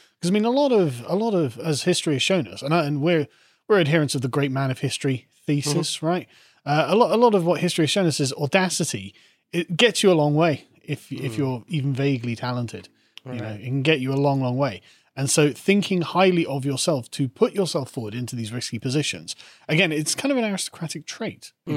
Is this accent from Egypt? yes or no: no; United Kingdom; And so there's being British, I very much understand this class system that they have